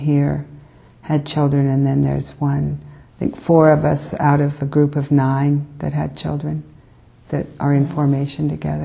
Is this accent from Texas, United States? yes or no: no; Atchison, Kansas, United States; But I was born in Kansas, and I was taught by the Benedictine sisters there from Atchison, Kansas, and for 8 years.